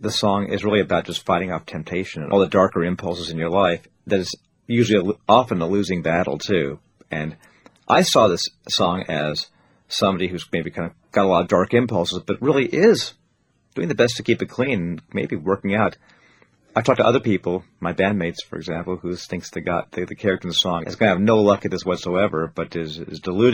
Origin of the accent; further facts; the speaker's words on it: New York City, New York, United States; and being a New Yorker, and having so many of your attitudes and beliefs and security and everything change in one day